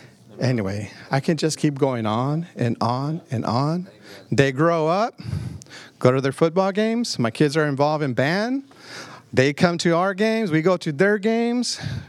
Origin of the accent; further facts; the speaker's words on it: Austin, Texas, United States; I'm from Austin, and believe me, there I know many segments of Austin.